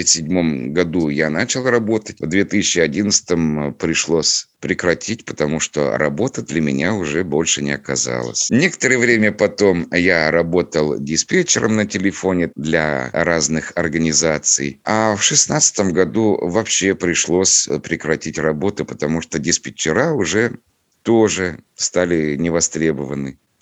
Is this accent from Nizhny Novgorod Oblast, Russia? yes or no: yes; Nizhny Novgorod Oblast, Russia; also born or lived in Stavropol Krai; я родился в Ставропольском крае. Я там прожил всего 2 года, и мои родители переехали в Нижегородскую область, тогда еще Горьковскую. И по этой причине я учился в Горьковской областной школе для слепых и слабовидящих детей, что на Бекетова.